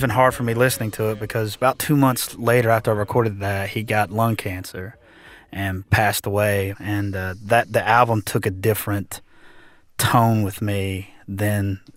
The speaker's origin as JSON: {"language": "English", "region": "Alabama", "country": "United States", "tie": "born or raised there", "said": "growing up in the South, and I'm born and raised in Alabama, and my papaw and my dad are both from the South."}